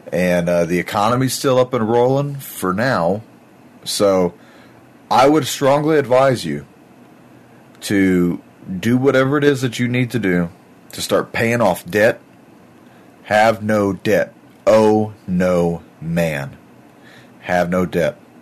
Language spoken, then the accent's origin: English; Texas, United States; I grew up on Southeast Texas where we had a lot of really bad storms, hurricanes and floods.